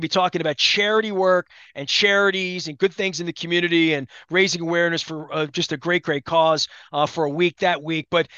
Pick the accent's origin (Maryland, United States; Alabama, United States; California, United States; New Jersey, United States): Maryland, United States; Dundalk; I'm a kid from Dundalk. We had vocational technical schools and all of those kinds of things.